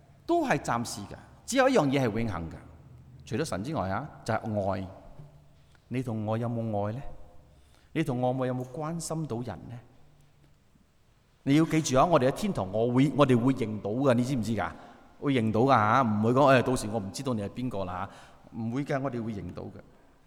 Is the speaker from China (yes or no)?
yes; China; 因为当时他要同人好像我们中国人那样将公主嫁回邦，就是要议和